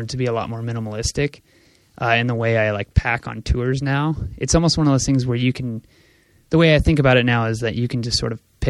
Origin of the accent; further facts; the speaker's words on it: California, United States; Like, hey, we're from California. We're touring New York.